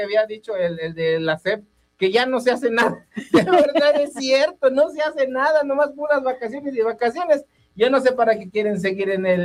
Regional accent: Tlaltizapán, Morelos, Mexico; Vengo de Tlaltizapán, de las juntas, allá estoy, vivo en las juntas, allá todo, a todo.

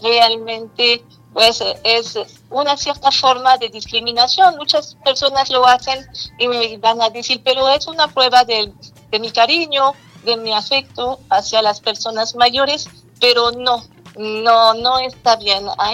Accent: France; Spanish is a second language; como ustedes lo pueden escuchar, por mi acento no estoy de aquí, estoy de Francia. Y cuando yo llegué

